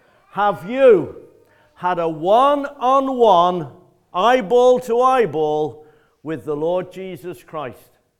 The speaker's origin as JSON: {"language": "English", "town": "Preston", "region": "North West England", "country": "United Kingdom", "said": "People think I'm a Scouser. I'm not. I'm from Lancashire. I'm from Preston originally, so I'm a Lancastrian and a wannabe Scouser"}